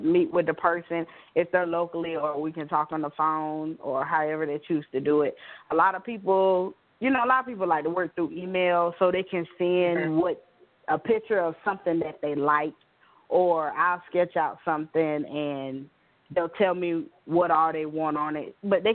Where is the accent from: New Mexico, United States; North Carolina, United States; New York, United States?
North Carolina, United States; Yeah, I'm not. Yeah, I'm the only one from North Carolina. The rest of them are from different places.